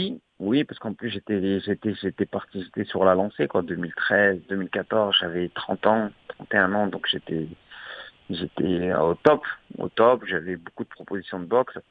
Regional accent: Châtellerault, Nouvelle-Aquitaine, France; c'était mon premier championnat du monde que j'ai fait chez moi, quand même organisé à chez moi à Poitiers, à Châtellerault.

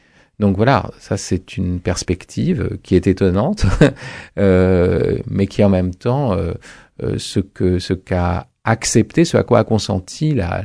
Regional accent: France; Moi, je suis français.

